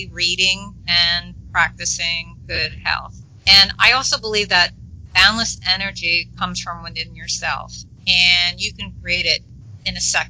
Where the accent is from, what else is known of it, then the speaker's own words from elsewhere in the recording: Philadelphia, Pennsylvania, United States; I'm also from the Philadelphia area.